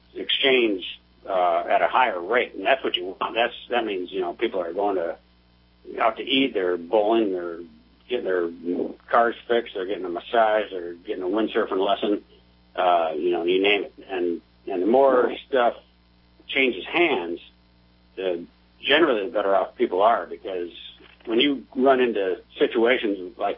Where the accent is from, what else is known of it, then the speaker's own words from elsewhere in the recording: Rice Lake, Wisconsin, United States; my hometown where I grew up in Rice Lake, Wisconsin